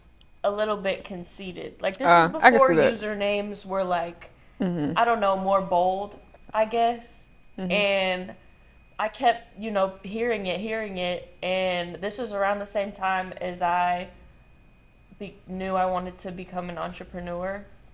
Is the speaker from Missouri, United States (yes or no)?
yes; St. Louis, Missouri, United States; now in Memphis, United States; I'm from St. Louis, Missouri. Mm-hmm. I've lived in Memphis for 3 years now.